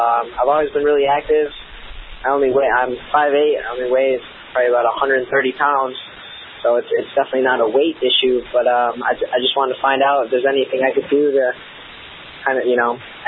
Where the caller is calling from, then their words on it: Michigan, United States; I'm 19 years old. I'm from Michigan, and I was recently diagnosed with gynecomastia.